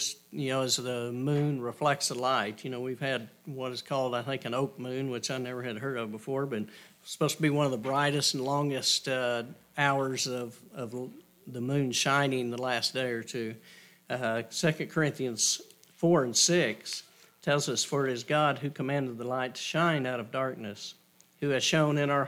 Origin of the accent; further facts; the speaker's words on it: Dalhart, Texas, United States; Pretty flat out here and where I grew up around Delhart